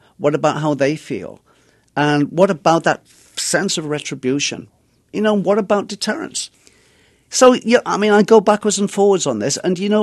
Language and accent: English; England, United Kingdom; I mean, I'm from England. We don't have the death penalty there.